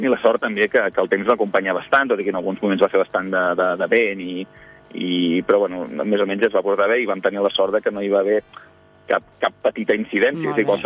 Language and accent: Catalan; Vilafranca, Catalonia, Spain; la meva dona és d'aquí, de Roquetes, jo soc de Vilafranca, nosaltres vivim molt a prop de Vilafranca